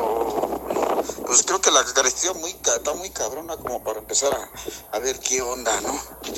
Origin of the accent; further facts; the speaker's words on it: Mexico; Hola, muy buenas tardes, yo soy de México